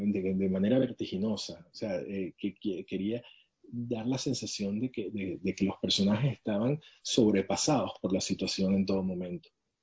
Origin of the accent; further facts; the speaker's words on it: Venezuela; also born or lived in Boston, United States; yo soy nacido en Boston, Venezuela. Porque yo nací en Boston por mera casualidad.